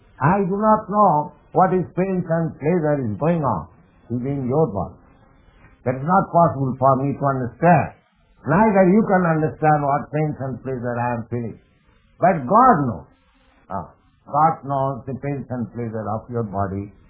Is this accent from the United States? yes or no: no; India; You are thinking more intimate relationship with him, and because I am Indian, he may not think more and in such intimacy, because the body is the connection.